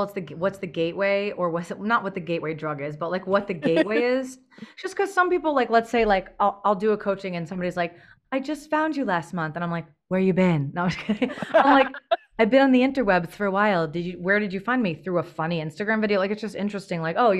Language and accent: English; New Jersey, United States; I grew up in New Jersey and my parents put me in classical piano lessons at like 4.